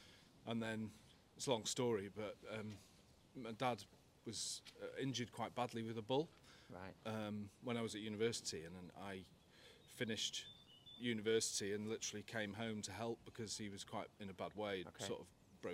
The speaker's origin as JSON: {"language": "English", "town": "Davenham", "region": "North West England", "country": "United Kingdom", "tie": "born or raised there", "said": "I was born in Davenham, one of the last people to be born, I think, in Davenham maternity unit."}